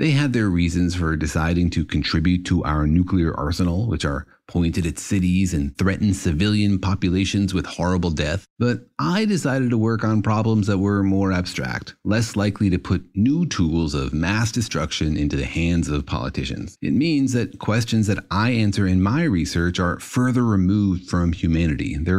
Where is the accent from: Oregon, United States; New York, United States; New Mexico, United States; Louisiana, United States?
New Mexico, United States; Los Alamos; It was probably because I grew up in Los Alamos, New Mexico, home of the atomic bomb and secret plutonium facilities.